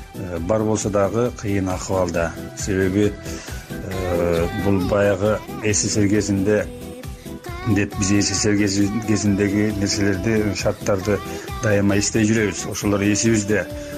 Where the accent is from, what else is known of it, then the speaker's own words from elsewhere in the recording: Jalal-Abad Region, Kyrgyzstan; Токтогул районунун Саргамыш деген алыскы тоолуу райондорунун арасында тоолуу шартта жашадым да, ошол жерде чоңойдум.